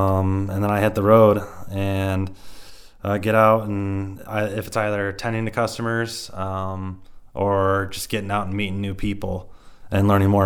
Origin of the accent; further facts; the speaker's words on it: Coal Valley, Illinois, United States; also born or lived in Wisconsin; So I grew up in the Coal Valley area. I moved to Wisconsin, lived there for 8 or 9 years. And my family moved back to the area in 2012.